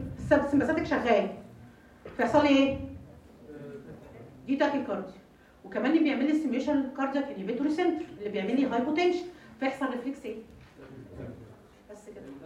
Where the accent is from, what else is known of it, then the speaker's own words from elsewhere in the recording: Egypt; اللي عندنا في مصر السنك ده في حاجه اسمها طبه